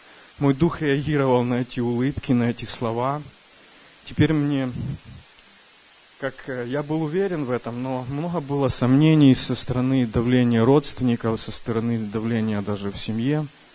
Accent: El Dorado Hills, California, United States; я из Калифорнии, Элдорадо Хиллз, город.

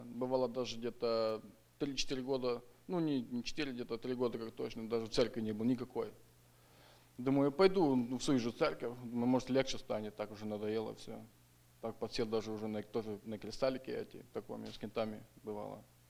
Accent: Tacoma, Washington, United States; Russian is a second language; мне 25 лет. Я из Такомы. Тоже из пятидесятнической церкви.

